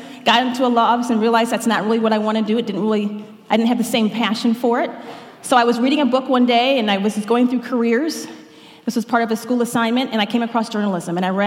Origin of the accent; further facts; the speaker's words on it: Detroit, Michigan, United States; I grew up in the Detroit area, and he invited me to come in and spend an afternoon with him.